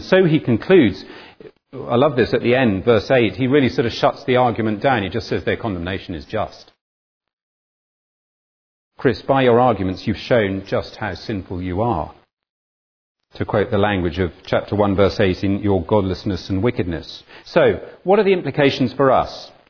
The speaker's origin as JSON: {"language": "English", "country": "United Kingdom", "said": "I thought there was an advantage in being British when I landed in Britain."}